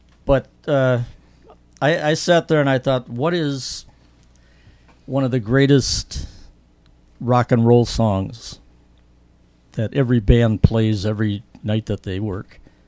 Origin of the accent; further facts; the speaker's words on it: Minneapolis, Minnesota, United States; born there; Now, I was born in Minneapolis on August 25th, 1934.